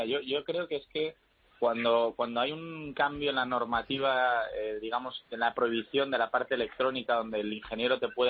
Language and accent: Spanish; Spain; estamos muy orgullosos como españoles de que sea así